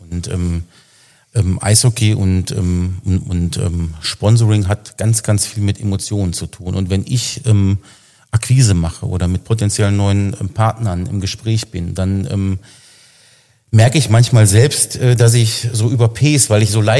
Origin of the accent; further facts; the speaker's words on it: Moers, North Rhine-Westphalia, Germany; wir kommen ja aus Mörs beide